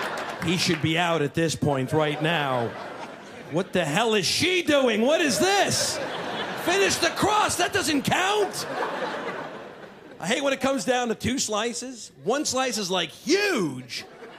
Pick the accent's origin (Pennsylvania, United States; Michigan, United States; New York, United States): New York, United States; Great to be back here in New York, man. Miss it. My hometown. Love it here.